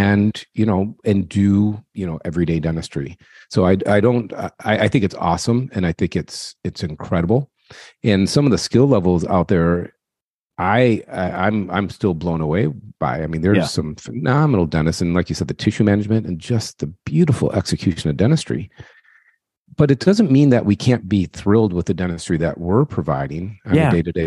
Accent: Detroit, Michigan, United States; I'm from Detroit. I'm a Michigan guy like yourself. I'm from Detroit, and I grew up.

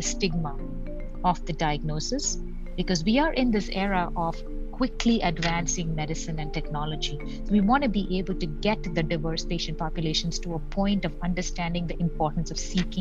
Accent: India; I come from India, my background is different.

